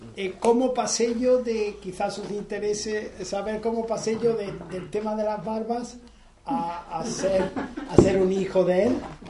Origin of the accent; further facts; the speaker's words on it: Granada, Andalusia, Spain; Yo soy granadino, y con más hambre que piedras, o sea, había piedras y hambre en aquellos años.